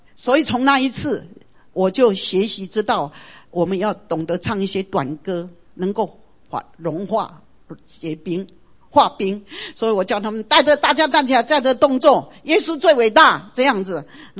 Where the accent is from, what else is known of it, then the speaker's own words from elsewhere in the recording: Taiwan; now in United States; 我说我是从台湾移民到美国，我是带个观音菩萨土地公什么姊妹道去的哈。但是当我认识耶稣基督是真神的时候